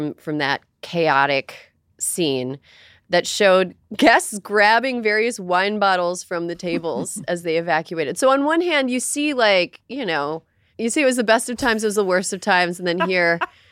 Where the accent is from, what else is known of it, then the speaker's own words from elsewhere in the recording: New York, United States; I'm a New Yorker, AKA I live in a place where there's loud sounds all the time, but it's never dangerous.